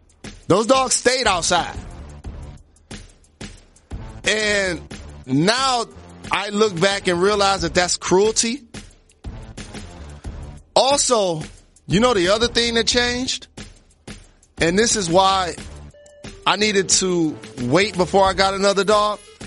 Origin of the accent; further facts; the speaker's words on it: Midwest, United States; I remember growing up in the Midwest, and I'm not saying that I'm proud of this.